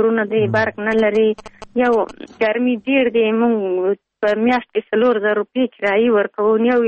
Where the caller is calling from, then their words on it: Pul-e-Khumri, Baghlan, Afghanistan; د پلخمري.